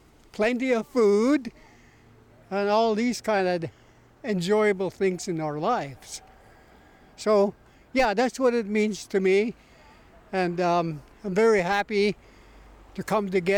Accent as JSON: {"language": "English", "region": "British Columbia", "country": "Canada", "said": "I'm from the Nass Valley. Nishka."}